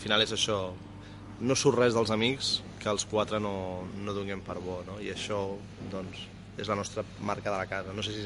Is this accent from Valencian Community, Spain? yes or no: no; Barcelona, Catalonia, Spain; l'altre... que sóc jo, sóc de Barcelona